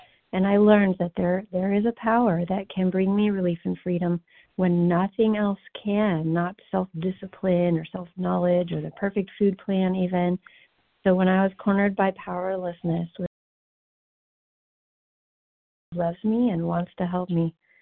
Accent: Missouri, United States; I'm grateful to be a recovered compulsive overeater, and I'm from Missouri.

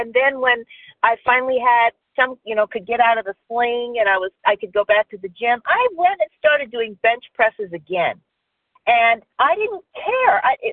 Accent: Palmdale, California, United States; I am from Palmdale, California in Los Angeles County.

